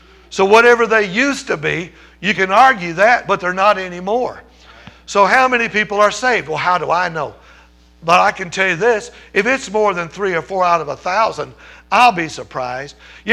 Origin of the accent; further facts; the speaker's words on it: United States; I'm from America, where you're expected to do a certain amount of work for a certain amount of money, and you're expected to get results.